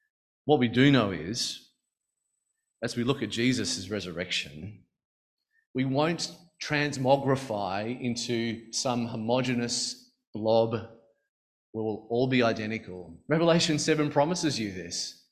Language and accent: English; Australia; So I am an Australian male full-time worker.